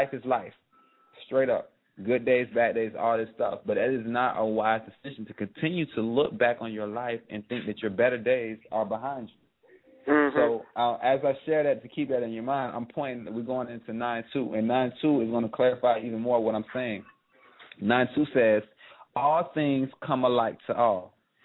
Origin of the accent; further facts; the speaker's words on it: Compton, California, United States; Like, I came from Compton, California. I was born in Compton, California.